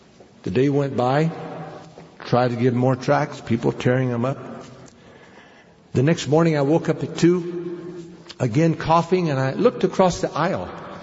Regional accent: United States; The Indians are very gracious and kind, but in the hospital, they were so upset that I was there as an American.

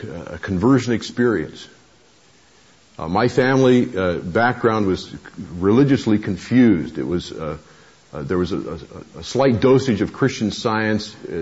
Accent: California, United States; I was born in California in 1937 into a family of farmers and teachers, which means we were conservative Republicans.

